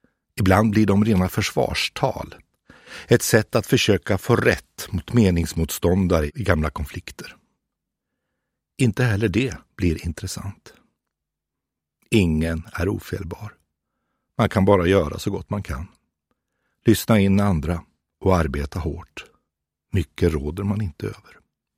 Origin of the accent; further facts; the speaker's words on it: Vänersborg, Västra Götaland County, Sweden; De som jag så ofta åkte förbi när jag växte upp i Vänersborg